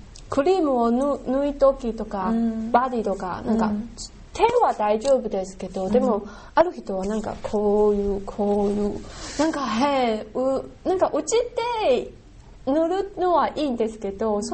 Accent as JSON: {"language": "Japanese", "country": "Taiwan", "lives_now": "Japan", "said": "私台湾人同士は捨てるときはちょっと恥ずかしいです"}